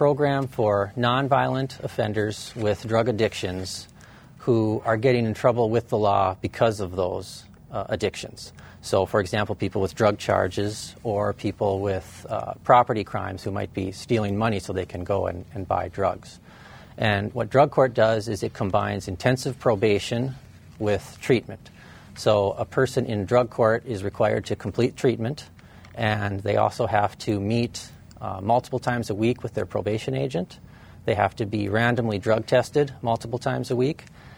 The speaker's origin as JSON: {"language": "English", "town": "Mandan", "region": "North Dakota", "country": "United States", "tie": "born or raised there", "said": "I'm from Mandan, North Dakota, originally, born and raised there, graduated from high school in Mandan"}